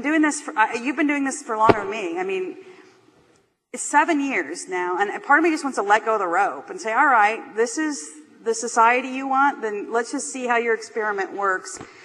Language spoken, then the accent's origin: English; Branson, Missouri, United States; Yeah, the reality is I'm from Branson